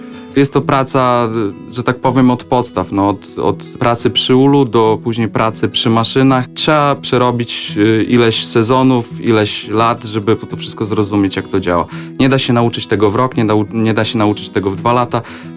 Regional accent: Białystok, Podlaskie Voivodeship, Poland; pochodzę z Białegostoku i gdzieś tam Białystok bardzo mi jest bliski

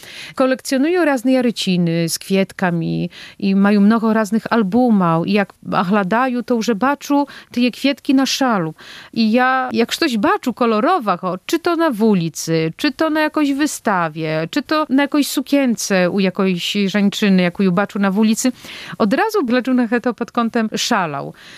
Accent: Podlaskie Voivodeship, Poland; chacia to je filcowanie nie było tak nikoli popularne u nas na Padlasze, pracza walonką.

